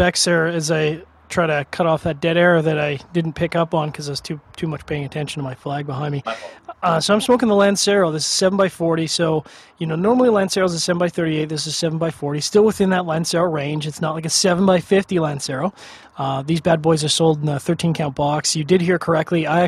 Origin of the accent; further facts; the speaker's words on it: Canada; I consider myself a super chill person, pretty centered, you know, kind of goes along with being a Canadian.